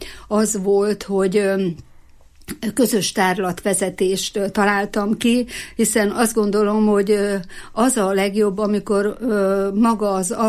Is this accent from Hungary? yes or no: yes; Fedémes, Heves, Hungary; born there; now in Eger, Hungary; Én Fedémesre születtem, ott láttam meg a napvilágot. Igaz, hogy már sokkal több éve itt Egerbe érek, mert 55 éve már, hogy egri vagyok, de mégis Fedémesének tartom magam. Oda születtem